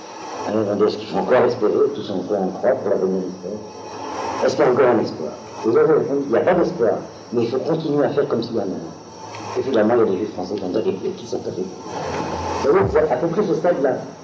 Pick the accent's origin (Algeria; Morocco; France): Algeria; moi je suis originaire d'Algérie